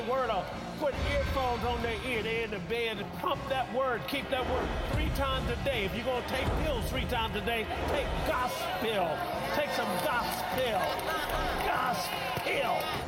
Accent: Tuskegee, Alabama, United States; When I was a little kid growing up in Tuskegee, Alabama, oh, I went to church all right.

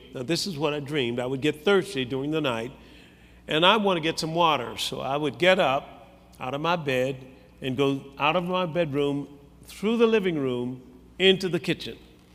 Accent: Tuskegee, Alabama, United States; born there; I was born in Tuskegee, Alabama.

